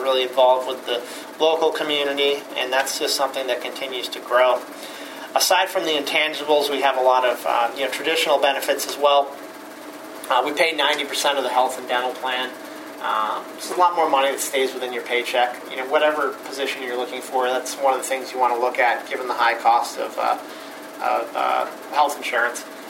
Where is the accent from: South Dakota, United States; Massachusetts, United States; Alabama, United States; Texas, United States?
Massachusetts, United States; Fall River; I grew up here in Fall River, and one of the girls I went to elementary school, middle school, Durfee with, she